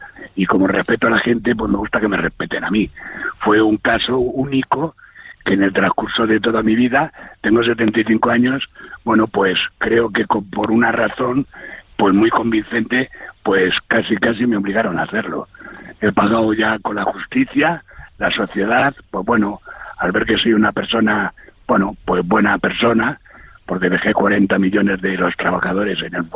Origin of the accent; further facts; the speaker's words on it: Madrid, Community of Madrid, Spain; Y mi preferencia, pues lógicamente, al ser madrileño, pues es de los equipos de Madrid.